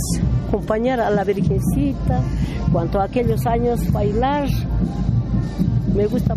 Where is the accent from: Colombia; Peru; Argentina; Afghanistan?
Peru; Mañazo, Puno; yo soy de Barrio Mañazo.